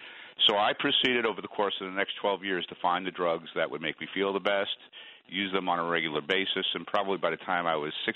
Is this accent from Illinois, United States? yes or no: no; New York City, New York, United States; I was raised in New York City by my parents, who were not. It's a Jewish home.